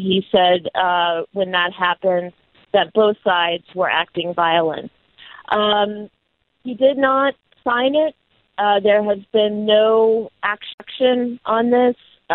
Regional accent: Oklahoma, United States; a Catholic priest from my home state of Oklahoma

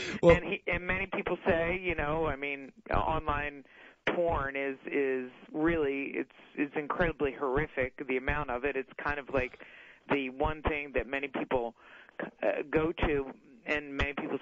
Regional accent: United States; You know, when I am as an American and I have the choice to make

